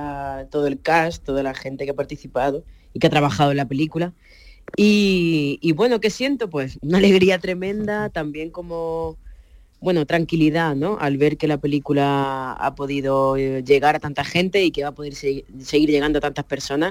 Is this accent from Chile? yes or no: no; Níjar, Andalusia, Spain; accent: eastern Andalusian; also born or lived in Granada; de ahí de Almería, que es donde me he criado. Nací en Granada, pero me he criado ahí en Níjar.